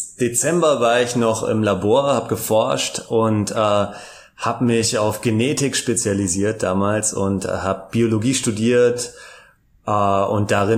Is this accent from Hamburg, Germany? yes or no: yes; Hamburg, Germany; ich bin ursprünglich Hamburger und lebe jetzt zwischen Brüssel und Köln, pendel, bin sogenannter Grenzgänger